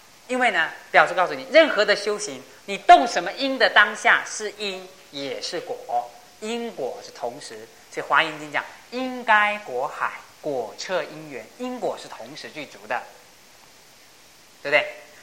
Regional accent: China; 所以我们中国人啊，常常要讲究穿礼服啊。

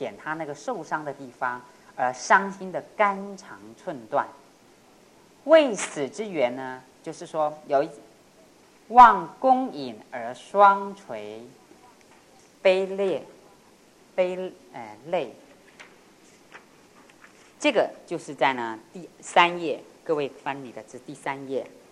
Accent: China; 我们中国人呢、中国好吃，吃的民族

